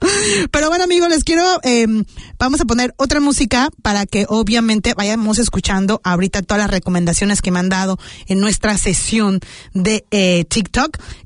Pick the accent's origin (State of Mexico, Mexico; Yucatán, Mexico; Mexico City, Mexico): Mexico City, Mexico; El poder ver ese cambio de colores en la Ciudad de México, de donde yo soy